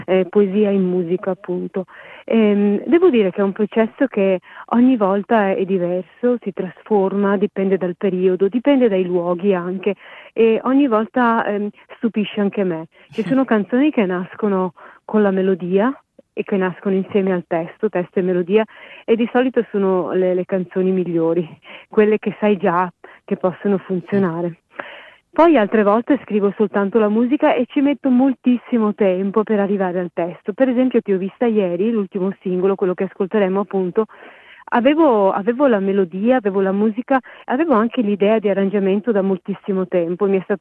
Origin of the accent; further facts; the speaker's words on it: Veneto, Italy; accent: Venetian; il mio accento veneto si sente